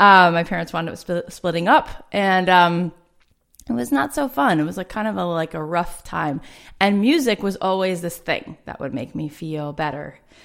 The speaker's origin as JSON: {"language": "English", "region": "Florida", "country": "United States", "tie": "born or raised there", "said": "I grew up in South Florida, in a suburb, and it was like not very, there was no like counterculture."}